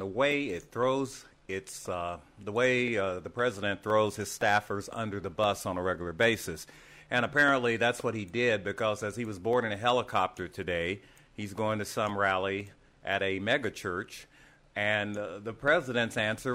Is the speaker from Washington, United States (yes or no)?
no; Texas, United States; as we have an uptick in cases in many states, including my home state of Texas, which has always been wrongheaded about the way they handled this